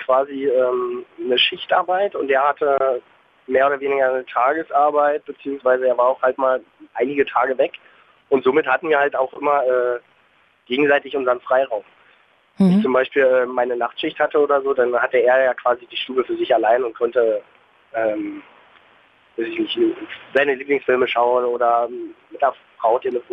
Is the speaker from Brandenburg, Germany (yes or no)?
yes; Erkner, Brandenburg, Germany; Ich komme ja aus Erkner